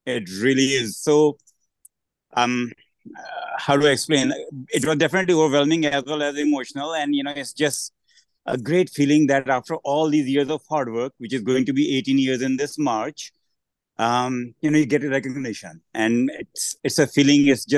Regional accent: India; moved away as an adult; now in United States; I grew up in India. I came to this country in 2001, and I came to in this area that was in Ohio, and then this area in Maryland in about 2004

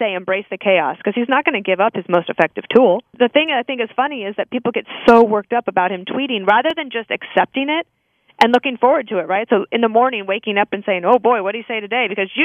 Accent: Wyoming, United States; also born or lived in Washington, D.C.; now in New York, United States; I grew up in Wyoming, spent a lot of time in Washington, D.C., never thought I would live in Manhattan

